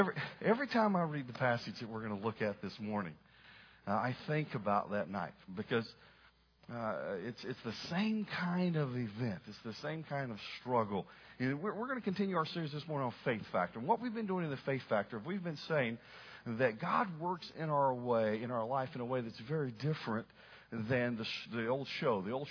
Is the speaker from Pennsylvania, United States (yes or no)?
no; Florida, United States; Even though I grew up in Florida, I was more on the beach side than I was on the boat side.